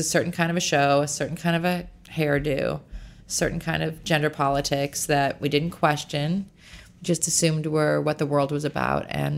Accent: Chicago, Illinois, United States; I was born and raised in Chicago, and my mother is a PR person.

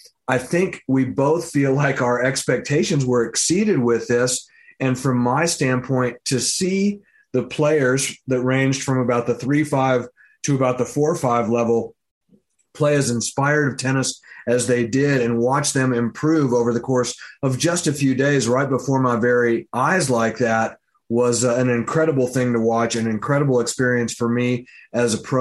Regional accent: Hailey, Idaho, United States; I've got to start maybe kind of bringing it to my hometown

